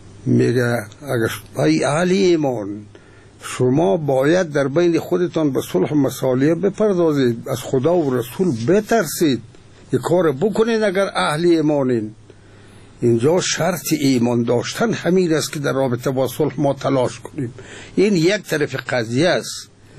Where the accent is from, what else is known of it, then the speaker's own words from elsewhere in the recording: Afghanistan; به عنوان یک افغان، به عنوان یک انسان